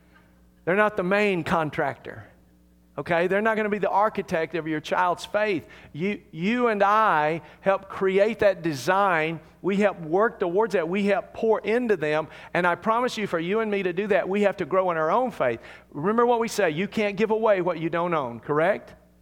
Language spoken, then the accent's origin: English; Deep South, United States; Most of you know I was raised in the Deep South